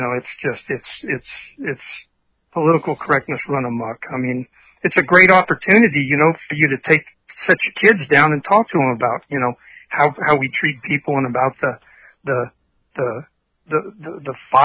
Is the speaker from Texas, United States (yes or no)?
yes; San Antonio, Texas, United States; born there; also born or lived in various places; So I was born in San Antonio, but lived all over.